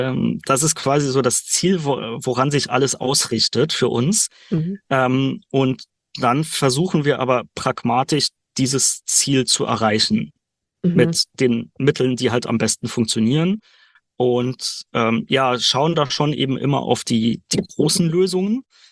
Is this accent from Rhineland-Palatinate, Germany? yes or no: yes; Rhineland-Palatinate, Germany; moved away as an adult; now in Dresden, Germany; Ich bin aufgewachsen in Rheinland-Pfalz in der Nähe von Trier, hatte da Informatik studiert und bin dann für Was hab ich nach Dresden gezogen, also einmal von Westen nach Ost quer durch die Republik